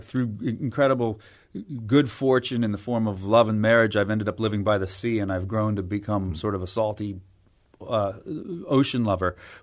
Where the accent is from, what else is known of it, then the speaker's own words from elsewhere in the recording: Massachusetts, United States; I am from Massachusetts, mea culpa